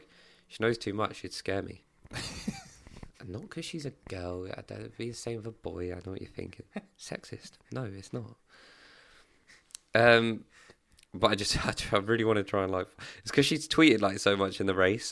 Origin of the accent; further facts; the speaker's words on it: United Kingdom; naturally it's not something I think we'd look at as white British males and think, oh, there's an issue there